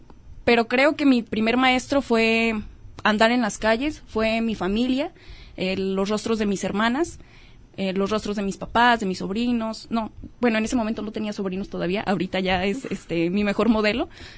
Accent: Atemajac de Brizuela, Jalisco, Mexico; Yo no soy de aquí de Autlán de Navarro, soy de Atemajac de Brizuela

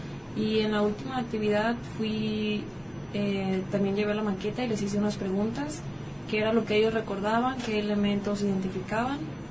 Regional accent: Atenguillo, Jalisco, Mexico; soy del municipio de Atenguillo, de la localidad de Los Volcanes.

